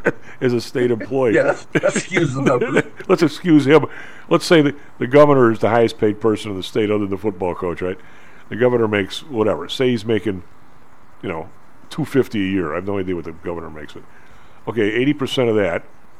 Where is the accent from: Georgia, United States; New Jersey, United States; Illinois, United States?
Illinois, United States; Evergreen Park; my hometown was Evergreen Park, right? We're across the street from Chicago, so it's pretty close.